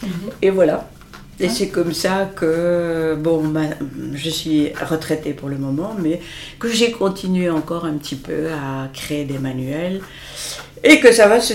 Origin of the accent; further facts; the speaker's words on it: Belgium; j'ai terminé ma carrière officielle comme inspecteur de l'enseignement en Belgique, puisque je suis belge.